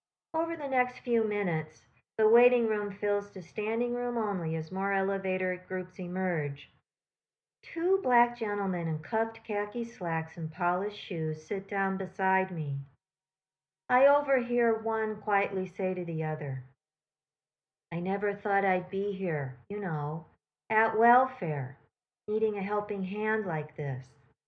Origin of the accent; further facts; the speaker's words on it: Midwest, United States; I can't help it, I'm from the Midwest. We're bred to be punctual.